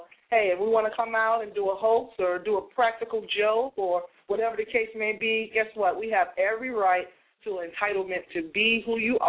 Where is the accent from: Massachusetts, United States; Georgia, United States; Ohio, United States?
Massachusetts, United States; Boston; so definitely my hometown, Boston, Massachusetts, we drive cars, we're in the building as well